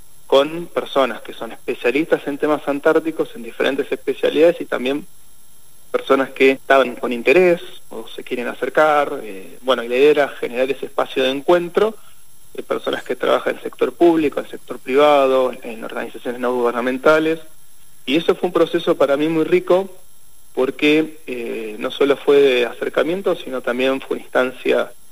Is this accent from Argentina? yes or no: yes; Buenos Aires, Argentina; originariamente soy de Buenos Aires